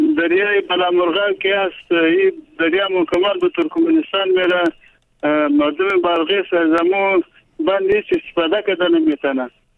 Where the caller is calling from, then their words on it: Qaisar, Faryab, Afghanistan; من از ولسوالی کیسر، ما بندریم به نام غوره و جوکندو و بندی کیسر است،